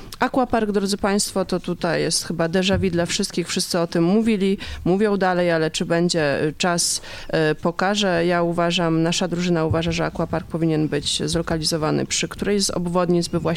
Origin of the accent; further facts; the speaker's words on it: Subcarpathian Voivodeship, Poland; Najpiękniejsza i najlepsza jest nasza lokalna ojczyzna, a ja wywodzę się z Podkarpacia.